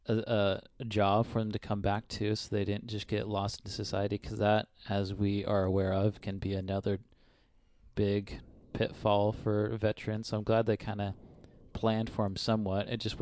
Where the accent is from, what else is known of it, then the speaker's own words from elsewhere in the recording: Western Australia, Australia; We come from Western Australia, which is just desert